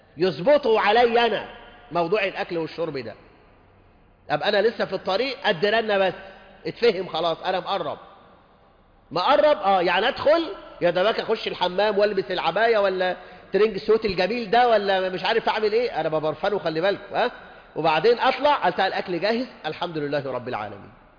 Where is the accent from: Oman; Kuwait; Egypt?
Egypt; فعلا احنا عندنا في مصر وحدها رسميا حوالي 5 مليون امراه مطلقه